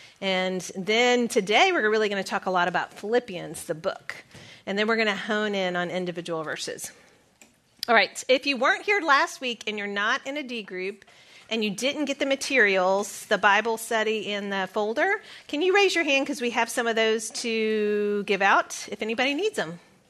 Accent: Brentwood, Tennessee, United States; also born or lived in Dixon; So I was born in Brentwood, Nashville, Tennessee. I'm a Tennessean. So I lived in Dixon, Tennessee for a little bit on a farm, which is back then, it was the middle of nowhere. Then moved to Brentwood, Tennessee.

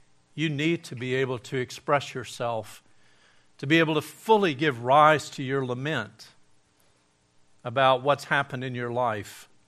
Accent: Gadsden, Alabama, United States; on top of a mountain outside of my hometown of Gadsden, Alabama

